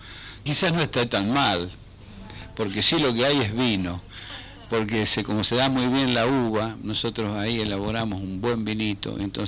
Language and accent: Spanish; La Rioja, Argentina; born there; yo soy nacido en La Rioja, en la capital de la provincia. Es una provincia que queda al noroeste de Argentina, y tengo una querencia que llamamos nosotros, un pueblito pequeño que se llama Chuquis, que es el lugar donde yo he pasado todos mis veranos de la infancia